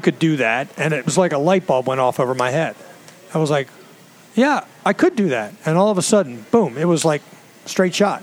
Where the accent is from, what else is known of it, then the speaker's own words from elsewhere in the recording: Maryland, United States; But we always grew up calling it Lock Raven, growing up.